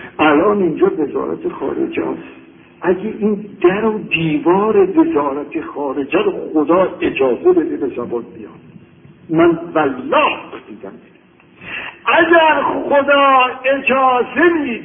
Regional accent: Tehran, Tehran Province, Iran; من بچه تهرانم، سنم از همه شما بیشتره

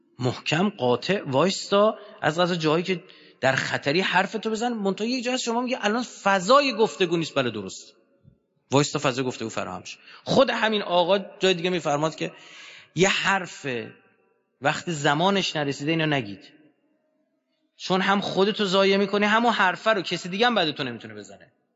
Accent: Iran; مردم دنیا نسبت به ما ایرانی ها چه شناختی دارن

